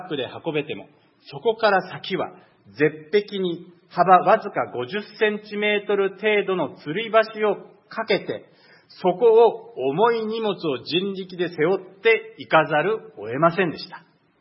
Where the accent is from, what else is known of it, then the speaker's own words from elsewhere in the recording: Toyama, Japan; で、私の地元は、実家は富山県です。